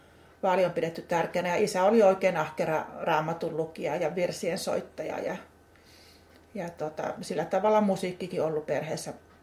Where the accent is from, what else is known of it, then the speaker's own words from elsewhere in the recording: Kotka, Kymenlaakso, Finland; Minä olen Kotkasta.